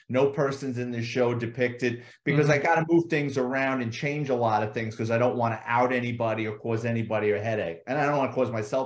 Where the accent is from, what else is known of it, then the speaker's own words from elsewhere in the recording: New York City, New York, United States; also born or lived in Bronx; I'm a retired 20-year member of the New York City Police Department, born and raised in the Bronx.